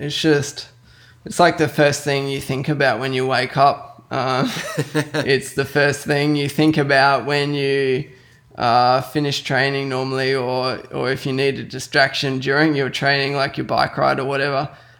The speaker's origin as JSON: {"language": "English", "country": "Australia", "tie": "born or raised there", "said": "I was growing up in Australia"}